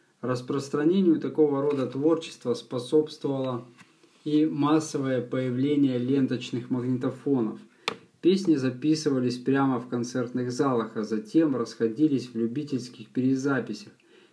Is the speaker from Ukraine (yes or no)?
yes; Simferopol, Crimea, Ukraine; also born or lived in Zaporizhzhia; плюс 2 года службы в армии, я вернулся в Симферополь.